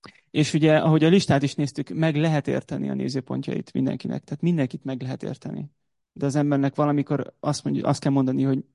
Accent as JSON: {"language": "Hungarian", "country": "Hungary", "moved": "yes", "lives_now": "United Kingdom", "said": "Nekem az, hogy én magyar vagyok, amikor kiköltöztünk Angliába, akkor erősült föl bennem. Egyébként szerintem én hazafias nevelést kaptam iskolában, főleg vidéken jártam suliba"}